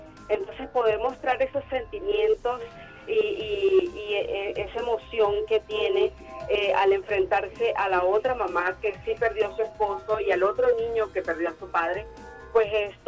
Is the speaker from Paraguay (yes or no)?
no; Venezuela; Y bueno, es algo muy reflexivo para nosotros como venezolanos